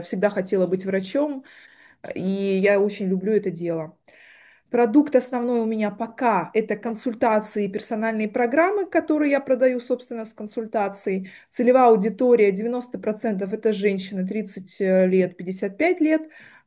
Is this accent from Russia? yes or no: yes; Makhachkala, Dagestan, Russia; born there; also born or lived in Saint Petersburg; now in Moscow, Russia; Мне 39 лет. Я родилась в Махачкале, в Дагестане. Живу в Москве. Живу давно здесь.